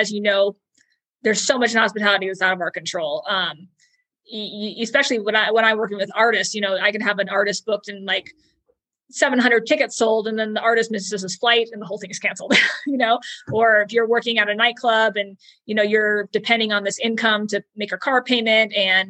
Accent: Montana, United States; like I booked … for a festival in Montana, my hometown in 2018.

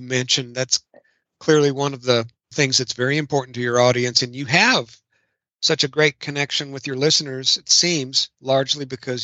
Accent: Texas, United States; And I remember this because I grew up in North Texas.

